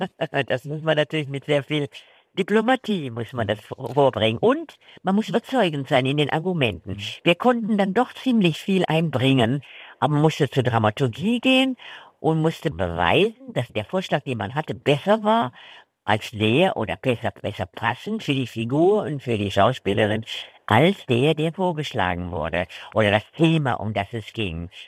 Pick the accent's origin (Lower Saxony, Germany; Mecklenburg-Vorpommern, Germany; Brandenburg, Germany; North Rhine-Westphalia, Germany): North Rhine-Westphalia, Germany; ich bin keine Bayerin. Ich bin ein Mädchen aus dem Ruhrgebiet.